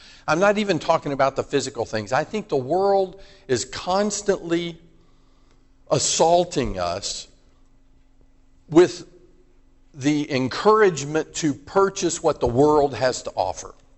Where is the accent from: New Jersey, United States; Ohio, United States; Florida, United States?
Florida, United States; Tampa; I'm from Tampa, Florida area.